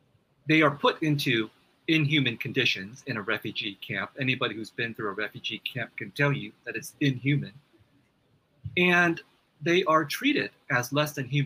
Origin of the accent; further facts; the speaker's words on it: United States; and I say we because I'm an American too